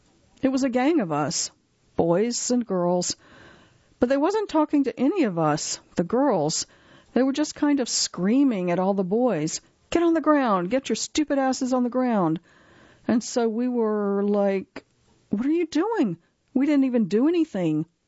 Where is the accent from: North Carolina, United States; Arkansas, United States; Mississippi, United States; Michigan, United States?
Michigan, United States; Grand Rapids; also born or lived in Detroit; I'm from Michigan. I spent a lot of time in Detroit, but I grew up mostly in Grand Rapids.